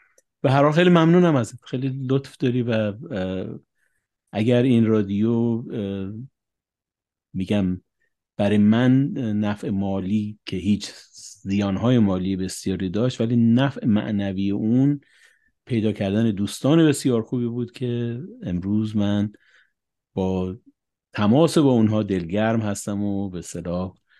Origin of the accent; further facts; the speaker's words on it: Tehran, Tehran Province, Iran; born there; also born or lived in Ahvaz / Qasr-e Shirin / Kurdistan / Shahr-e Kord; من شخصا خودم تهران به دنیا اومدم، پدر مادرم مشهدی بودن، ولی من کودکیمو در اهواز، در قصر شیرین، در کردستان، در شهر کرد